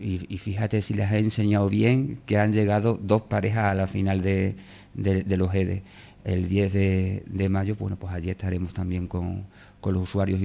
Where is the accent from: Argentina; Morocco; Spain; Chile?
Spain; Llerena, Extremadura; para los llerenenses y para mí en particular, como concejal de deportes, es un orgullo ver al equipo de mi pueblo, a mi equipo, verlo jugando estos play-offs.